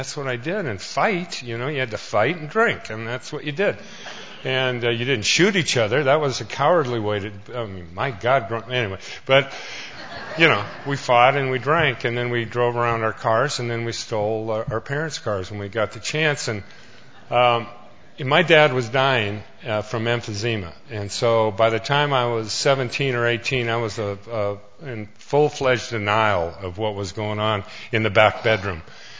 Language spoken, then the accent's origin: English; Spokane, Washington, United States; I'm from Spokane, Washington. I don't know if my parents were alcoholics.